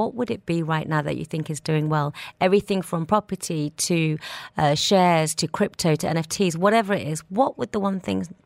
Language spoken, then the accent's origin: English; England, United Kingdom; growing up in England